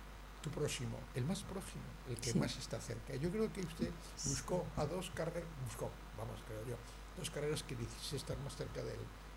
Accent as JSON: {"language": "Spanish", "town": "Madrid", "region": "Community of Madrid", "country": "Spain", "said": "yo vengo de Madrid"}